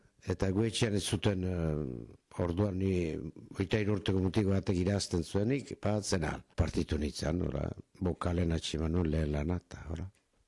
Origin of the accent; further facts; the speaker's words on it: Saint-Jean-Pied-de-Port, Nouvelle-Aquitaine, France; Nere aurtzaroa ne jatsu garazin sortu naiz.